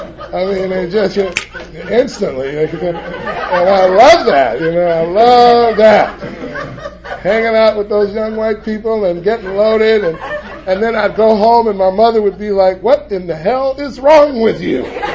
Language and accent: English; Los Angeles, California, United States; I remember just living in Watts, and I come from the Jordan Downs housing projects. I lived in that community for 14 and a half years